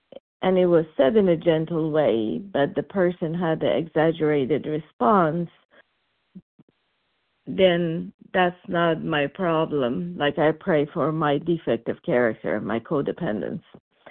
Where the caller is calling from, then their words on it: California, United States; I'm calling from California.